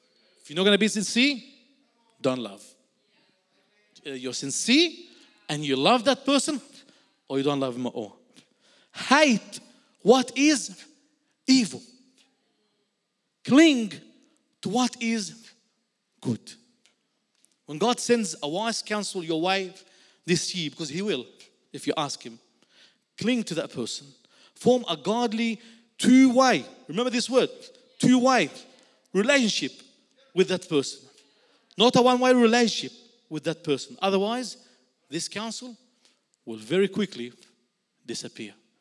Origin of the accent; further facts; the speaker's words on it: Egypt; now in Australia; when Kyle came from South Africa, he experienced a different culture, guaranteed, like I did when I came from Egypt.